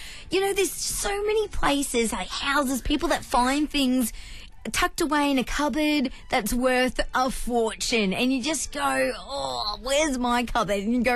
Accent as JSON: {"language": "English", "town": "Sunshine Coast", "region": "Queensland", "country": "Australia", "said": "I'm from the Sunny Coast. It's a beautiful part of the world as well."}